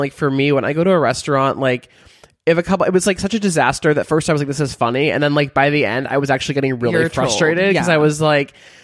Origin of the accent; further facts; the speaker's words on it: Beverly Hills, California, United States; Because I'm from Beverly Hills. My parents do not live there anymore, thank God, but we used to live there.